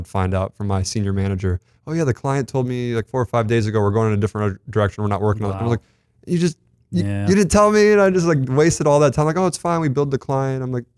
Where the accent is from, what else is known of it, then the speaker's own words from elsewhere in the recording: Red Wing, Minnesota, United States; And then one of my lifelong friends who I grew up with in Red Wing actually was working at startups in Minneapolis